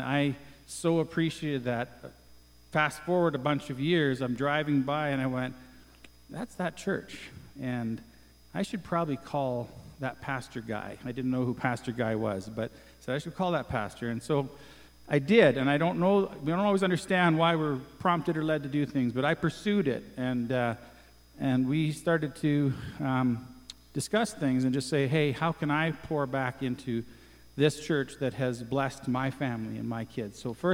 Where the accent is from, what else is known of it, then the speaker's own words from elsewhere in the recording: Calgary, Alberta, Canada; I am from Northwest Calgary, which is pretty cool. I got to sleep in my own bed last night.